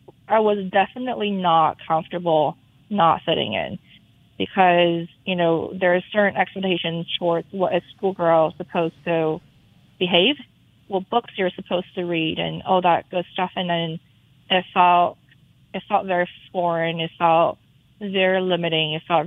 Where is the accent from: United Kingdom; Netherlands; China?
China; English is a second language; now in United States; Is that I am Chinese. There's nothing I can do to change about that. But I'm also an American Chinese, and that means that I have my cultural background and I'm proud of it, and I look the way I do. I speak the way I do. I do have an accent.